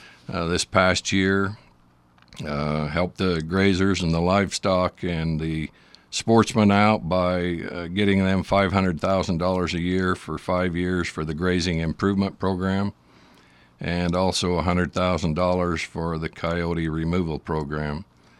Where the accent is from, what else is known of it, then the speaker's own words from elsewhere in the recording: Bicknell, Utah, United States; Okay, I grew up in Wayne County, a little town called Bicknell, 365 people.